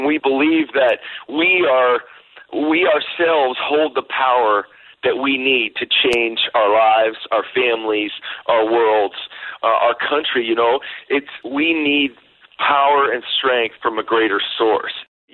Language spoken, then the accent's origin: English; Illinois, United States; I grew up in the Chicago suburbs. My father's been a pastor for 38 years, and my mom and dad just served our home church in Chicago for all of those years.